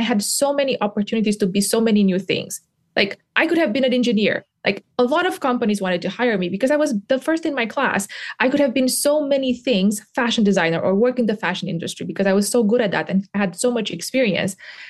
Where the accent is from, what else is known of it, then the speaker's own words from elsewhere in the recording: Romania; I was born and raised in Romania, which back then was a third world country.